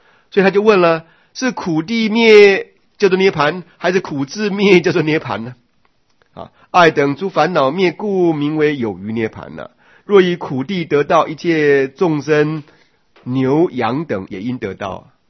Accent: China; 这是我们中国人呢、啊、老人家的智慧啊

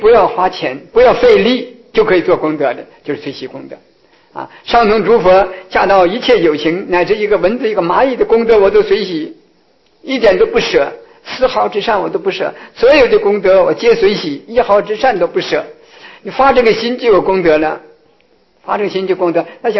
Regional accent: China; 这个我们中国人讲啊，这个请这个孔子无常师

